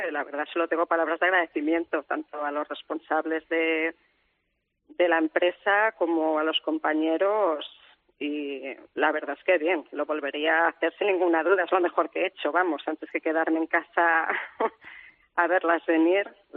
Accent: Alcarràs, Catalonia, Spain; en mi pueblo Alcarraz y en los pueblos de alrededor hay mucha empresa agrícola

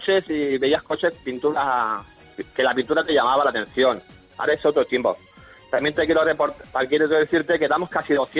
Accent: Blanes, Catalonia, Spain; Yo soy de Blanes

